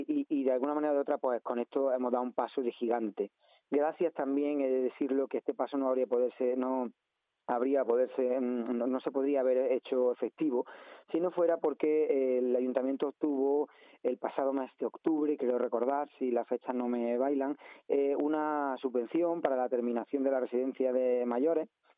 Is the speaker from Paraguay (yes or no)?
no; Encinas Reales, Andalusia, Spain; cuando llegue la noche, pues voy a dormir a mi pueblo, Encinas Reales, que es donde estoy tranquilo